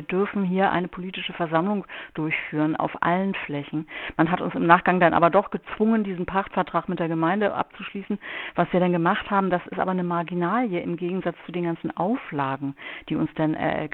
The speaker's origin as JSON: {"language": "German", "region": "West Germany", "country": "Germany", "said": "wir sind Westdeutsche, wir kennen keine andere Gesellschaftsform"}